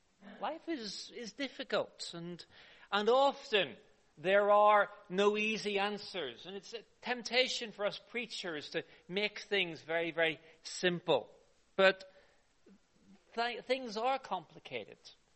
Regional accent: Northern Ireland, United Kingdom; And when I grew up in Northern Ireland, everything was black and white.

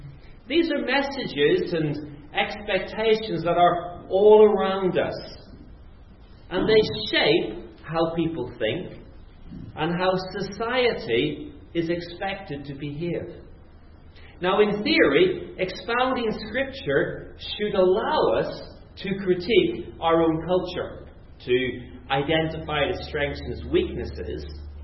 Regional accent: Northern Ireland, United Kingdom; I grew up in Northern Ireland, which in English is Northern Ireland.

